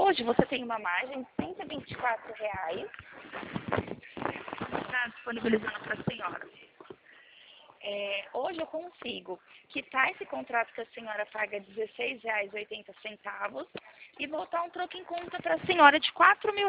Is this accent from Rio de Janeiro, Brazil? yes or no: no; Presidente Prudente, São Paulo, Brazil; Sou aqui da cidade de Presidente Prudente, tá?